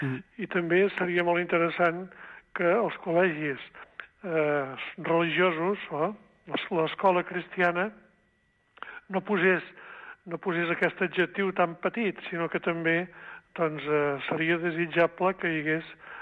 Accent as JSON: {"language": "Catalan", "town": "Olot", "region": "Catalonia", "country": "Spain", "tie": "born there", "lives_now": "Figueres, Spain", "said": "Jo sóc fill del bisbat de Girona, però nascut a Olot i he passat diversos nomenaments i ara estic a Figueres"}